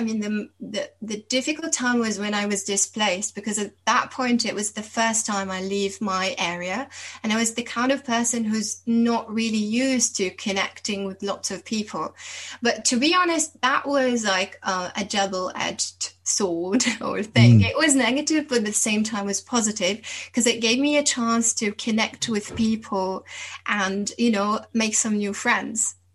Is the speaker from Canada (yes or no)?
no; Damascus, Damascus Governorate, Syria; English is a second language; I grew up in the capital, which is Damascus, and it's a very old city, one of the oldest cities in the Middle East.